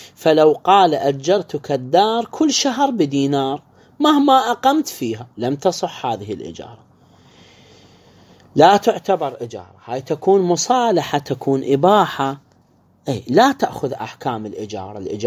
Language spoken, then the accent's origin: Arabic; Iraq; اللي عندنا بالعراق